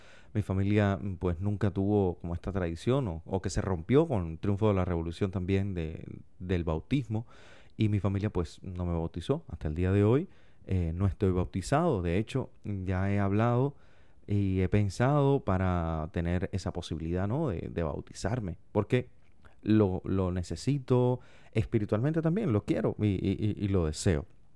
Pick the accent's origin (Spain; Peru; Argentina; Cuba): Cuba; Como cubanos estamos profundamente ligados a la espiritualidad y a la fe en todas sus formas.